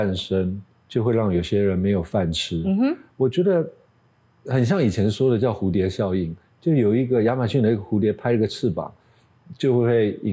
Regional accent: Taipei, Taiwan; 我小时候在蒙甲看到的那些庶民百姓生活的样态

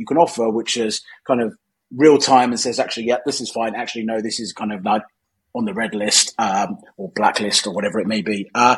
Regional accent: South Africa; Am I, as a South African, still allowed to trade with that organization as long as it's not using US dollars?

